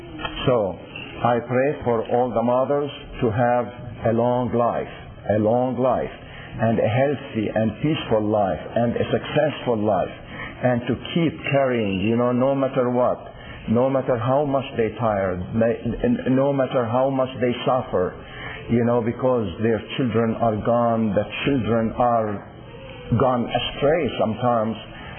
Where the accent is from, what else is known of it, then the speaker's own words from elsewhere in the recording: United States; they didn't bother us because, you know why? Because we are American.